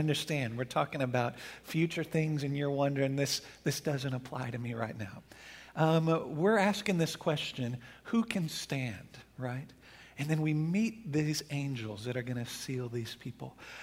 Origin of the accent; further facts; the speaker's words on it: Dallas, Texas, United States; also born or lived in Burnet; When I was a teenager, I grew up mostly in the Dallas area before we moved out to Burnett.